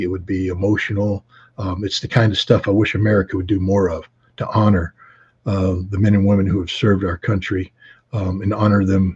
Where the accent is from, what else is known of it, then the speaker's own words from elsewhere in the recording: United States; I'm American. I butcher everything I say, man.